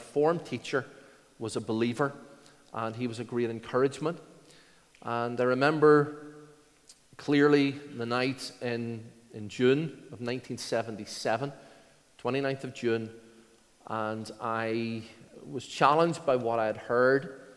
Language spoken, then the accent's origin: English; Belfast, Northern Ireland, United Kingdom; But my upbringing was not in Newton Ards particularly, but in East Belfast. And I grew up in Ballyhackamore.